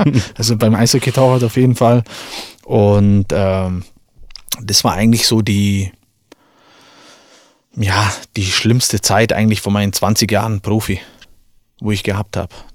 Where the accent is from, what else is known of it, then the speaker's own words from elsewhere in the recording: Füssen, Bavaria, Germany; also wir sind ja aus Füssen